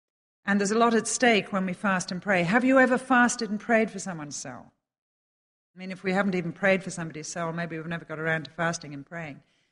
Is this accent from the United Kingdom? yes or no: yes; England, United Kingdom; And we're English, which makes us reticent.